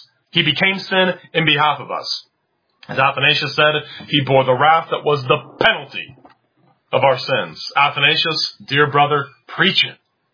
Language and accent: English; Cincinnati, Ohio, United States; the kids I grew up with in Cincinnati, you go to confession once a year